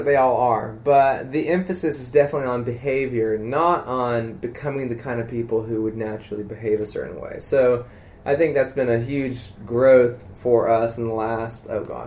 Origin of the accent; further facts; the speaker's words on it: South Carolina, United States; South Carolina, yeah.